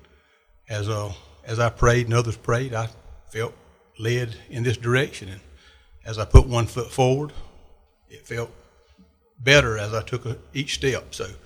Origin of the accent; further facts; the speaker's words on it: Ambrose, Georgia, United States; I grew up in Ambrose, and there was some very colorful characters I grew up around in Ambrose. And it's home.